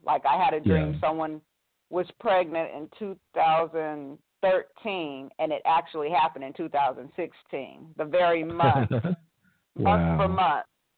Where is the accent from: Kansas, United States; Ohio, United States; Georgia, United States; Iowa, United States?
Georgia, United States; Atlanta; I'm from Atlanta.